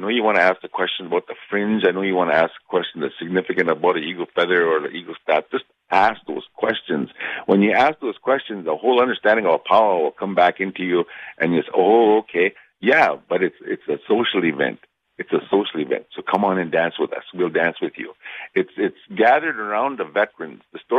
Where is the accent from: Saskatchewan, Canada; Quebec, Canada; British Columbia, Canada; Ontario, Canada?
Saskatchewan, Canada; I always say I'm from Regina because nobody knows where I'm going to be from, Momart.